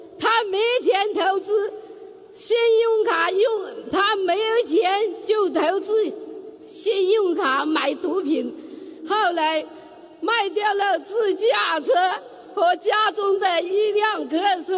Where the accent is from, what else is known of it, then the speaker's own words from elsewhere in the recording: Nanchang, Jiangxi, China; 我是来自江西南昌的弟子